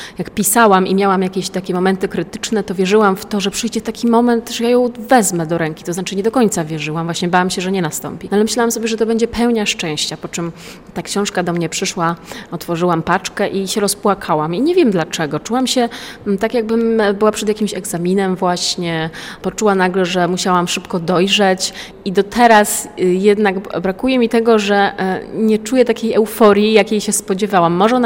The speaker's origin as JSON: {"language": "Polish", "town": "Białystok", "region": "Podlaskie Voivodeship", "country": "Poland", "said": "ponieważ jestem białostoczanką od wielu pokoleń wstecz i bardzo lubię tu wracać i jestem bardzo zżyta z tą ziemią, z tym miejscem"}